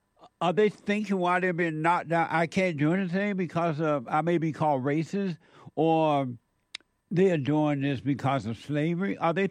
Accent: Alabama, United States; Because it wasn't like that when I was growing up in Alabama.

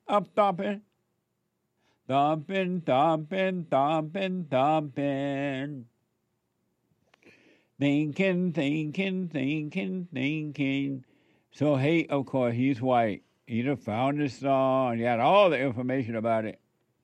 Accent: Alabama, United States; it reminded me of growing up in Alabama when America was America and it was celebrated and it was amazing.

